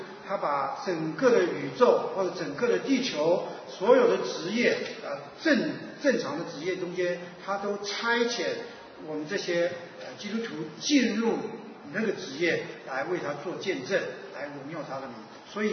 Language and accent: Chinese; China; 但是因为我们中国人啊，我们中国人